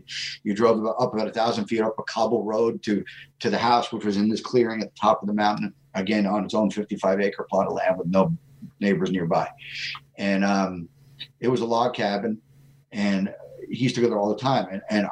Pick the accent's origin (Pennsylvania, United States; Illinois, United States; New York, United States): New York, United States; I grew up on Long Island, but my father owned a property upstate New York, like 45 minutes or so from Albany